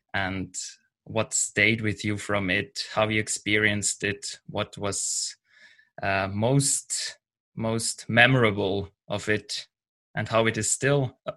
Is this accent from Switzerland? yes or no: yes; Switzerland; from Switzerland